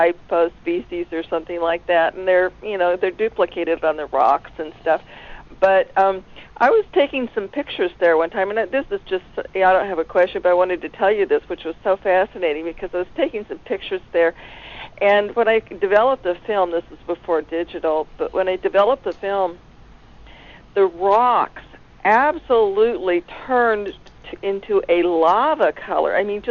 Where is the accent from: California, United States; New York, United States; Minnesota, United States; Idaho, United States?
Idaho, United States; I'm from Idaho, and all along the Snake River there's just petroglyphs all over the place